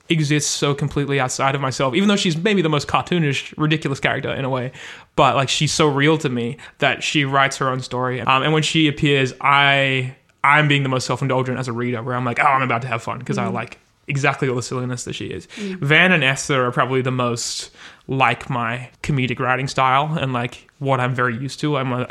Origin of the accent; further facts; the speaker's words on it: Fremantle, Western Australia, Australia; homage to Fremantle, my hometown, and the kind of literature that's written about small coastal towns in Australia